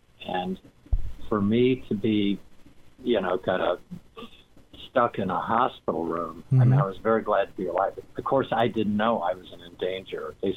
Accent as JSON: {"language": "English", "town": "Minneapolis", "region": "Minnesota", "country": "United States", "tie": "born or raised there", "moved": "yes", "lives_now": "La Jolla, United States", "said": "And so I went through, I growing up in Minneapolis, it was great. And then I came out to California"}